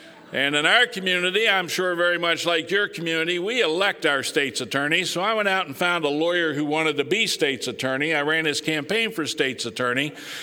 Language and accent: English; Hagerstown, Maryland, United States; I did graduate from law school, and I went back to my hometown of Hagerstown to practice law.